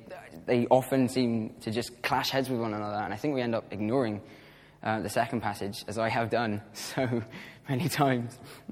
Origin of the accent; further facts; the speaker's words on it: England, United Kingdom; I know I'm English.